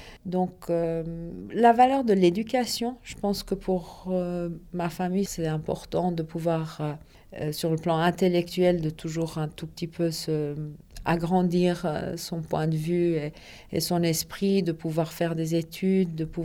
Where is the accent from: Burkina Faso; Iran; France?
Iran; moved away; Donc mon père, il est parti d'abord. Je l'ai suivi et on est parti. On a quitté l'Iran pour l'Angleterre.